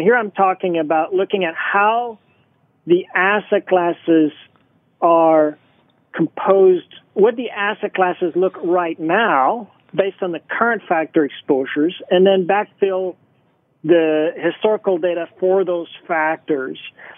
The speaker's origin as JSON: {"language": "English", "country": "Canada", "tie": "born or raised there", "first_language": "French", "second_language": "English", "said": "Back before the year 2000, I didn't speak much English. I grew up French-Canadian, and I interviewed with Mark for a research internship."}